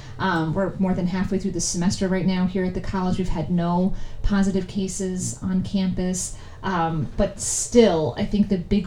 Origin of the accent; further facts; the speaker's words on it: New York, United States; moved away as an adult; I'm from New York originally, and I came to Pennsylvania to go to school down in York County